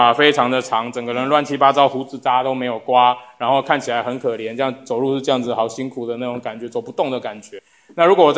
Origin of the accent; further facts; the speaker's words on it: China; moved away; 很多我们从中国来的移民